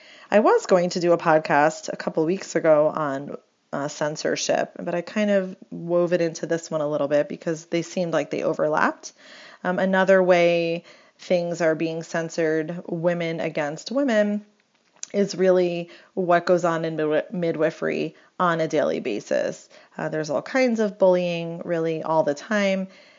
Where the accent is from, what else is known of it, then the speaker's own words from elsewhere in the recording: New York, United States; as a New Yorker and as somebody that was growing up, when Seinfeld was really popular